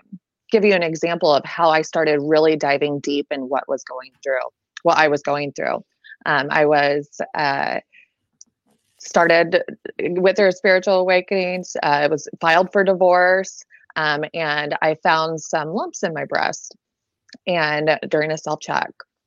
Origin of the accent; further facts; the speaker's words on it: Quincy, Illinois, United States; I am from Quincy, Illinois, and it is 3:54 right now. So I'm central time.